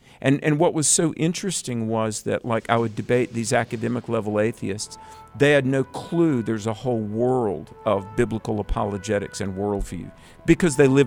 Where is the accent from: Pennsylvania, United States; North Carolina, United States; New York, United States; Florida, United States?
North Carolina, United States; Pleasant Garden; And, you know, I hail from Pleasant Garden, North Carolina, a little place